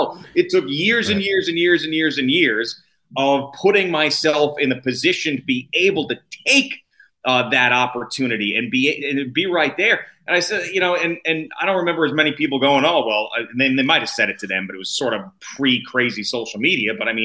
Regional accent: Bellport, New York, United States; I came from Belport High School. It was very diverse

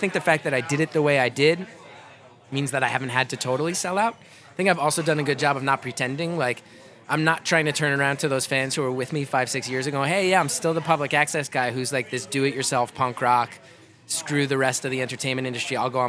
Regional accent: New Jersey, United States; Nobody's going to come in 15 years to hear me do like my joke about growing up in Jersey

